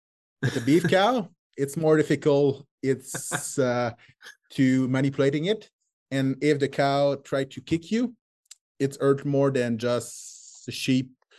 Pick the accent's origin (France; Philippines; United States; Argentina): France; accent: French; English is a second language; Sorry for my English. It's my beautiful French accent.